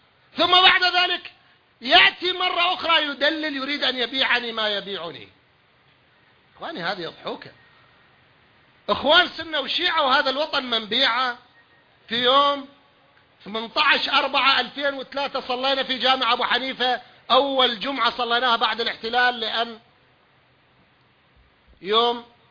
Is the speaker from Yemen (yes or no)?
no; Iraq; أنا ابن العراق الجريح